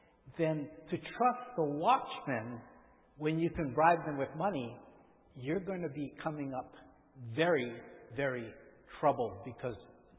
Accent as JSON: {"language": "English", "region": "Hawaii", "country": "United States", "tie": "born or raised there", "said": "I grew up in the Hawaiian Islands in Hawaii"}